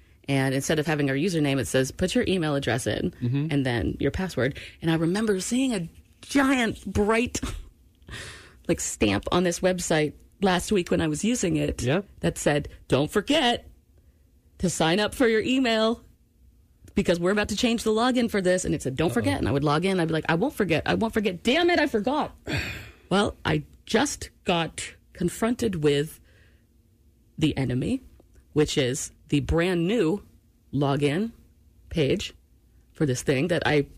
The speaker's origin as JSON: {"language": "English", "region": "Maine", "country": "United States", "also_born_or_lived": "Washington", "said": "I'm from Maine."}